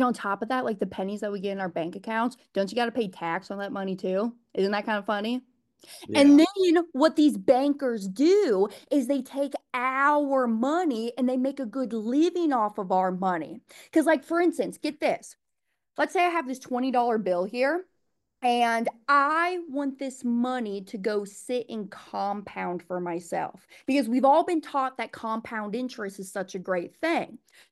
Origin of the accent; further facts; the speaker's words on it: Kansas City, United States; So actually, I grew up in the Kansas City area